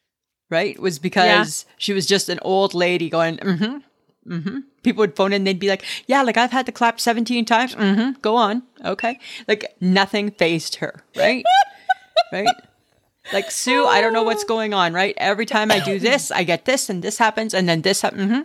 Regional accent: Stayner, Ontario, Canada; I grew up in Stayner, Ontario. And Stayner, Ontario is, our trademark was the town of friendly people.

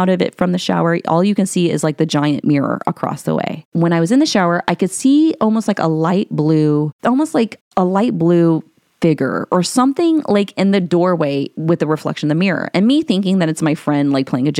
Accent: Ohio, United States; So when we moved up to back up to Ohio, we lived in this a house that was out in the country. And like where I lived was a very small town. It's considered a village, actually, where kind of like my family's from.

